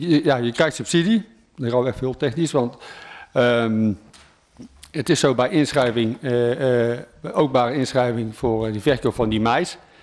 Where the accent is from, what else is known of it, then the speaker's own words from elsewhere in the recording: North Brabant, Netherlands; althans in Noord-Brabant, waar ik vandaan kom, best wel goede opbrengsten gehad.